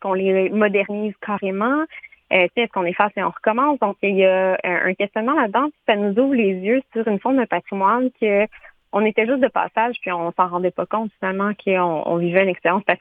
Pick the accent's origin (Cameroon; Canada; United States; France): Canada; Quebec; moi je viens de la Naudière